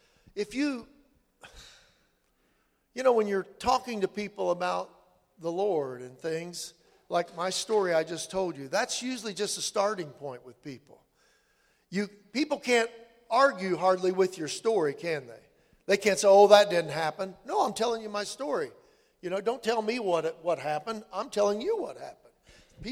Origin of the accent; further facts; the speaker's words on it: Indiana, United States; I mean, you know, I'm from Indiana.